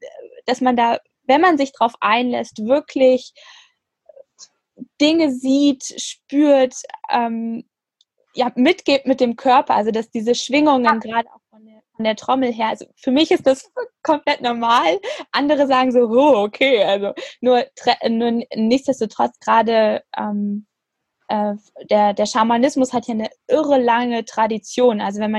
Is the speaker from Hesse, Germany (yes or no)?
yes; Frankfurt, Hesse, Germany; born there; wohnt sie in meiner Geburtsstadt Frankfurt